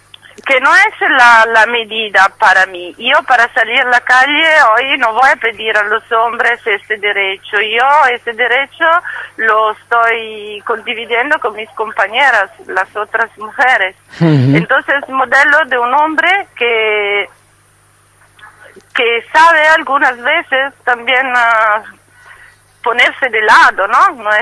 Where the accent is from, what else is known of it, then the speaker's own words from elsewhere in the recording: Italy; lo que queremos como mujeres italianas que vivimos en otros países es que vivir afuera no significa que hemos olvidado nuestro país.